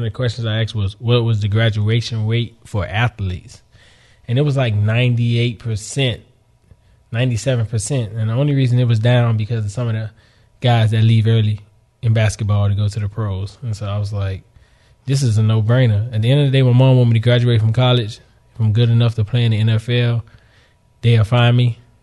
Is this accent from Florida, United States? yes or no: yes; Miami, Florida, United States; South Florida, I didn't want to stay home. Just growing up in Miami, it's too close.